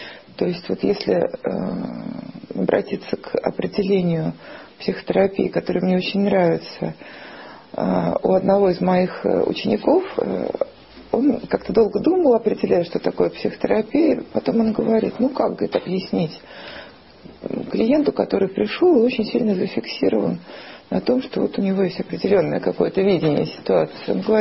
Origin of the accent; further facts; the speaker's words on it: Moscow, Russia; born there; also born or lived in Saint Petersburg; в Москве я живу 20 с небольшим лет, 24 года. А до этого я жила в Питере, и хотя родилась в Москве, какая-то часть жизни большая моя прошла в Питере